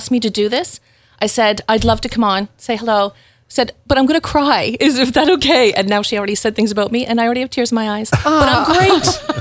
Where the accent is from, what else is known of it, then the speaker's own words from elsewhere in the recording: Bunbury, Prince Edward Island, Canada; Well, I'm from Prince Edward Island, and yes. I grew up in Bunbury, across the Little Bridge, as I say.